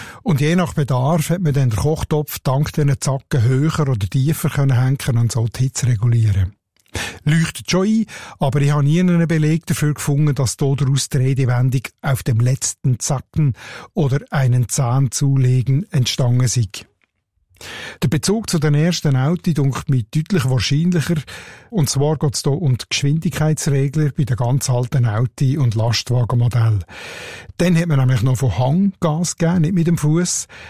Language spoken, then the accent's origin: German; Solothurn, Switzerland; accent: Schwarzbubenland dialect; In meinem Dialekt ist ein Gutzi ein Bonbon, also ein Zucker, ein Zuckerli.